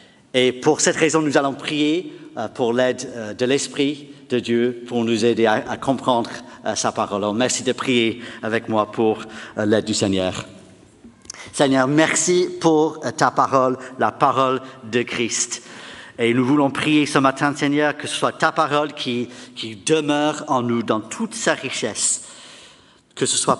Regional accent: England, United Kingdom; mais je dis ça en tant qu'anglais, donc c'est pareil en Angleterre.

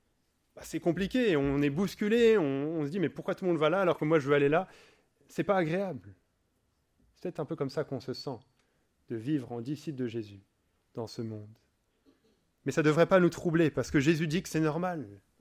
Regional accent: France; Je peux dire ça parce que je suis français.

